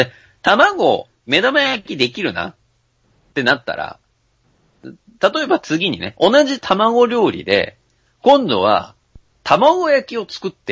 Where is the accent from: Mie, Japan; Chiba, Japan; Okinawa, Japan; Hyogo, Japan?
Mie, Japan; now in Tokyo, Japan; 私の地元とか、まあ、三重県にいた時、